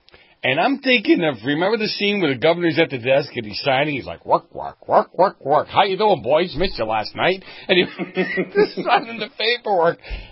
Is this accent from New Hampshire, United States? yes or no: no; Boston, Massachusetts, United States; I mean, you're from New York. I'm from Boston.